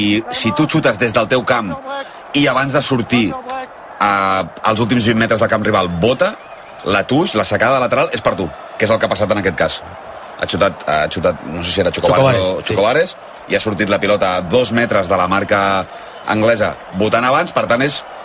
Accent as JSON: {"language": "Catalan", "region": "Catalonia", "country": "Spain", "said": "els catalans, els que som del Barça..."}